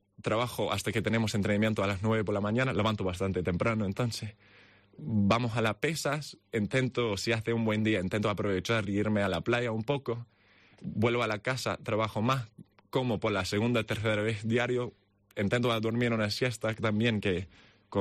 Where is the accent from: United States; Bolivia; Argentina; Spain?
United States; New York; born there; donde yo nací en los Estados Unidos, siendo de New York, New Jersey